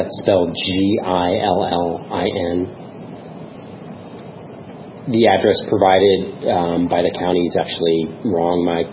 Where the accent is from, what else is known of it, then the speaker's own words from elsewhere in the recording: San Diego, California, United States; my father was a college professor and in the Navy, and I was raised in San Diego.